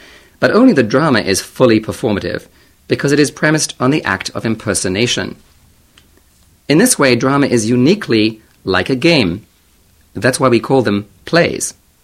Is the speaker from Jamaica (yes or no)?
no; South Africa; Growing up in South Africa, I encountered much the same model as this Indian colonial style.